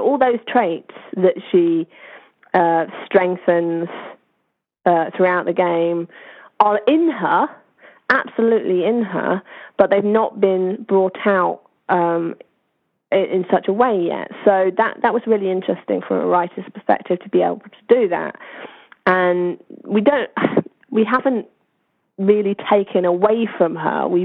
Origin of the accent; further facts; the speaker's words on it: United Kingdom; So being British certainly helped there.